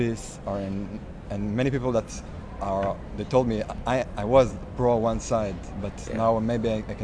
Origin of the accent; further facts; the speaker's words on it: Israel; I'm from Israel. I live in a city called Herzliya.